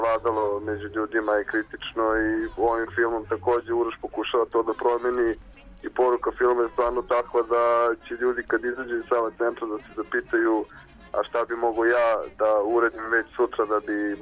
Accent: Belgrade, Serbia; Odrastao sam na Miljakovcu, u jednom radničkom naselju. Iz radničke sam porodice, eto, student više poslovne škole.

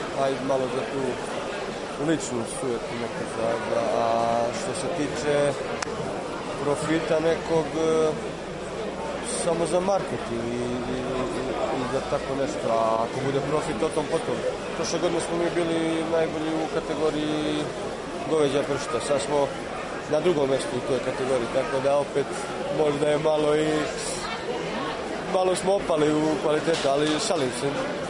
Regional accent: Mačkat, Serbia; Iz Mačkata, tu.

